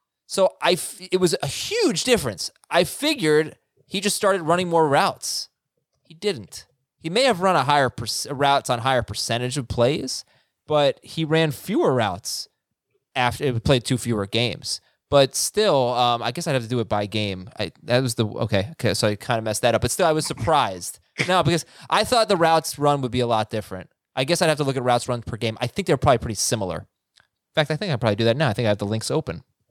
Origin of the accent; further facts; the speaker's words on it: Philadelphia, Pennsylvania, United States; I'm from Philly, and I'm a big Jalen Hurts fan.